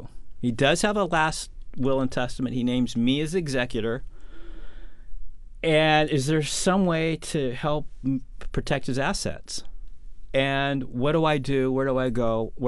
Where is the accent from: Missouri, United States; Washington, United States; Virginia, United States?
Washington, United States; Tacoma; So I'm from Tacoma.